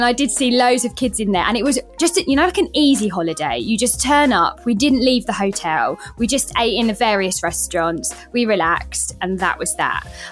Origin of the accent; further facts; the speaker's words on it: Portugal; Well, I mean, I grew up in Portugal, so Portugal's really easy for us